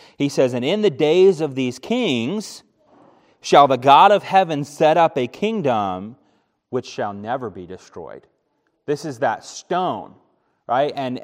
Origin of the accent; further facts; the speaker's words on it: Japan; I'd been to France once before. Of course, I grew up in Japan.